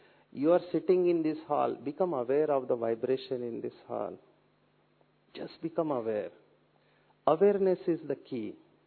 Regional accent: Mumbai, Maharashtra, India; first language Marathi; Hindi is a second language; I am from Mumbai. I am born and brought up from a slum area of. मैं झोपड़पट्टी में बड़ा हुआ हूँ. मेरे माँ बाप पढ़े लिखे नहीं है. Till 10th standard I studied in Marathi, which is my mother tongue.

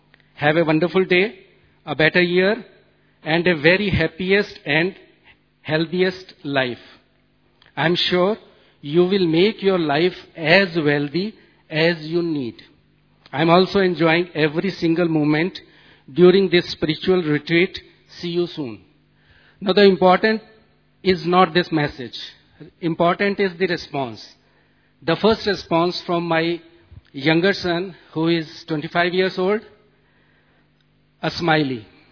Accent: Delhi, India; English is a second language; I'm from Delhi.

